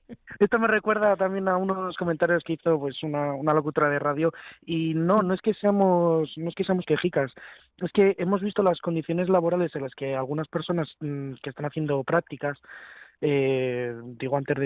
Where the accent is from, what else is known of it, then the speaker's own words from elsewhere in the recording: Madrid, Community of Madrid, Spain; yo que soy aquí de Madrid